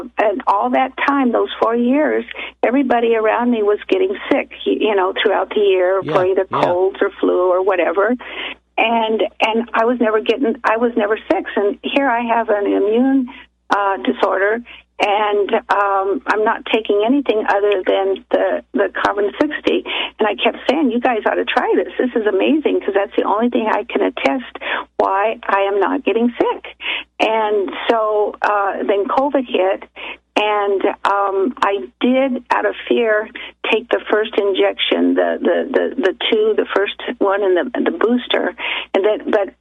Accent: Colorado, United States; now in Arizona, United States; Oh, actually Colorado, but I have a lot of friends from Texas, so...

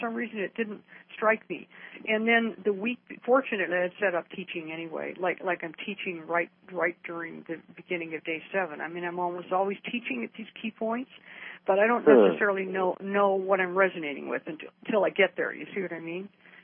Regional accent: Canada; I live in Vancouver. I'm actually Canadian.

